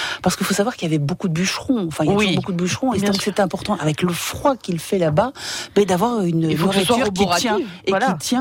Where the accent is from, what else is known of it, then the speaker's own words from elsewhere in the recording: Quebec, Canada; Emmène un petit peu chez moi, au Québec.